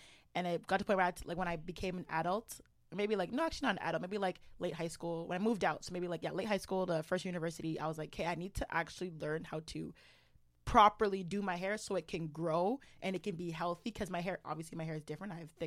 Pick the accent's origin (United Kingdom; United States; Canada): Canada; born there; I was born in Canada.